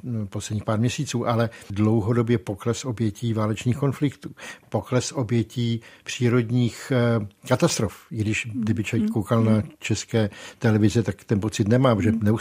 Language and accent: Czech; Litvínov, Ústí nad Labem Region, Czechia; nejsem ani žádný pražský zbohatlík, jsem z Litvínova, ty lidi dobře znám, mám je kolem sebe, ve své široké rodině.